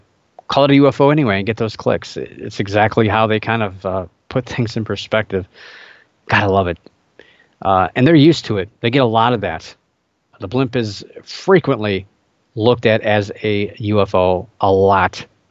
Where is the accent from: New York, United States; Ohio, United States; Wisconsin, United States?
Ohio, United States; Akron; I grew up in Northeast Ohio, and Akron, Ohio is the home of the Goodyear blimp, and I frequently saw this at a municipal airport down the street from where I lived.